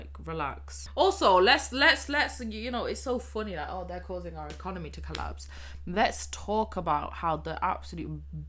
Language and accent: English; United Kingdom; Because don't forget, I'm flipping British too.